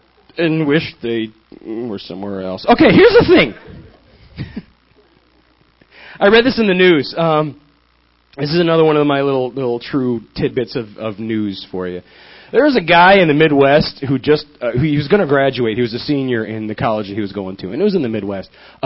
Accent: United Kingdom; I'm British, which is cool.

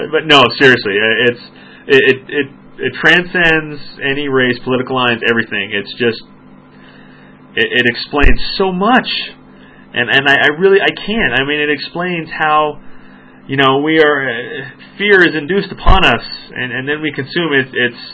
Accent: Phoenix, Arizona, United States; I am from the Valley, though. I'm from Phoenix, and that place is just, it's utopia.

